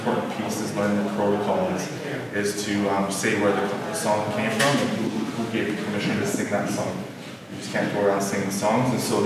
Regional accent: Victoria, British Columbia, Canada; growing up in Victoria, growing up in community, going to cultural community, being connected to the Indigenous community

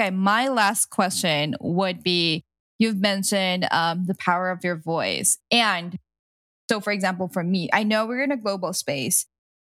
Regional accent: Philippines; first language Tagalog; English is a second language; My native language is called Tagalog in the Philippines.

